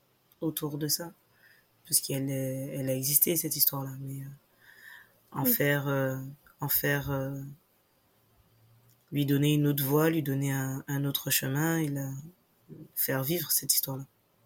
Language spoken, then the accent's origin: French; France; puisqu'on est français